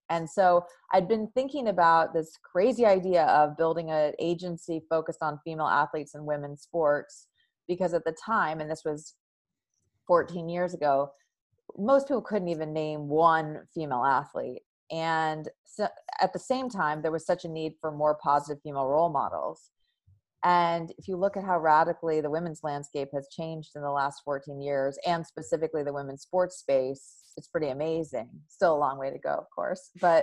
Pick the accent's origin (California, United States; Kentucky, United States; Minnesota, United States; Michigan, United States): California, United States; moved away as an adult; also born or lived in New York; I grew up in California, and then as quickly as humanly possible, moved to the East Coast for college, and then wanted to live in New York for what I thought was going to be a year. And ended up being 12